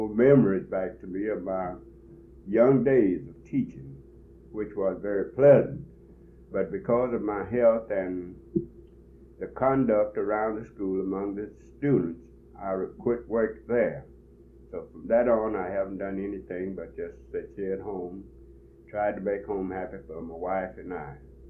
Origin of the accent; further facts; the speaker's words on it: Atlanta Junction, Texas, United States; I came from Atlanta Junction, Texas, about 12 miles and a half east of Cameron, Texas, which was the county seat.